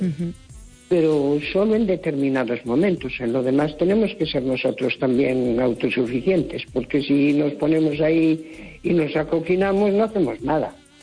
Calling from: Santiago de Compostela, Galicia, Spain; de Santiago.

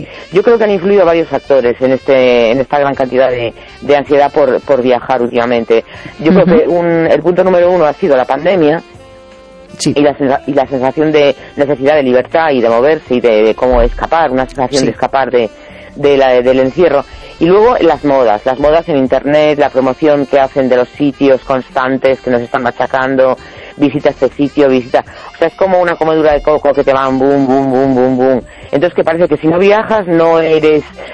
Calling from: A Coruña, Galicia, Spain; de La Coruña.

